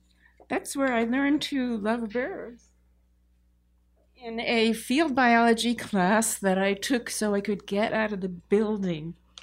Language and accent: English; Manhattan, New York, United States; So I didn't grow up in the woods or near the woods or anything like that. I grew up in Manhattan